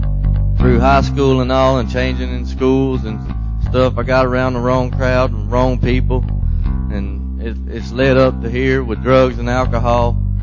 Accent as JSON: {"language": "English", "town": "Bamers", "region": "Georgia", "country": "United States", "said": "I'm from Bamers, Georgia. I had a good life growing up."}